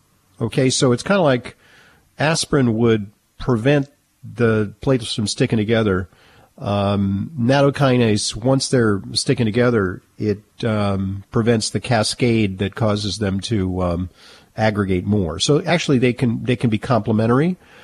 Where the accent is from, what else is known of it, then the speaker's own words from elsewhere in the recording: California, United States; I'm from Southern California, so we have a place called Arcadia.